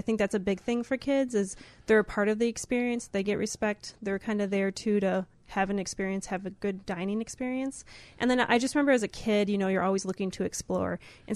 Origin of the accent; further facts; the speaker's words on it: Wisconsin, United States; I finally got to make a documentary on my home state and an institution that I thought really deserves some attention.